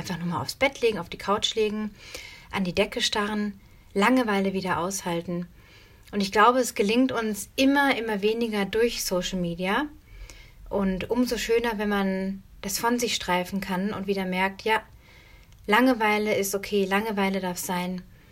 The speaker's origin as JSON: {"language": "German", "region": "North Rhine-Westphalia", "country": "Germany", "tie": "born or raised there"}